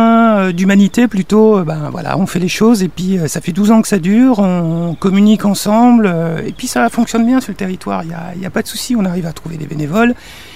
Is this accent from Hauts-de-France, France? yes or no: yes; Hauts-de-France, France; C'est peut-être en partie mes origines, puisque je suis originaire du Nord, donc la franco-belge, ça me parle un petit peu.